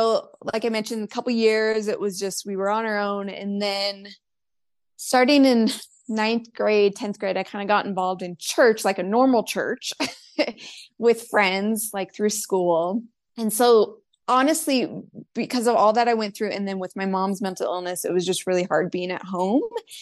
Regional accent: Spokane, Washington, United States; I grew up in Spokane. I stayed there the whole time. And then I met my husband, and then we moved away.

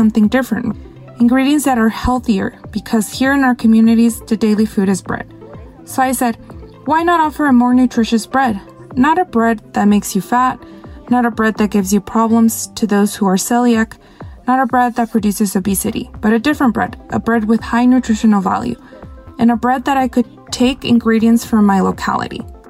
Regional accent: Asunción Nochixtlán, Oaxaca, Mexico; I'm from Asunción, Nochixtlán, Oaxaca, which is a town that is located in the lower Mixteca Nochixtlán, means land of the cochineal.

